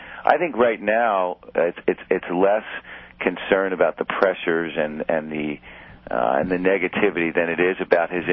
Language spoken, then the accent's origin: English; Philadelphia, Pennsylvania, United States; Yeah, I'm from Philadelphia, and the people wear that as a badge of honor, having booed Santa Claus.